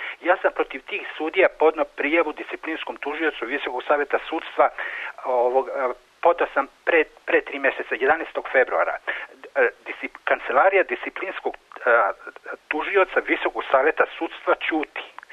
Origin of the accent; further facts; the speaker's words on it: Belgrade, Serbia; iz Beograda sam.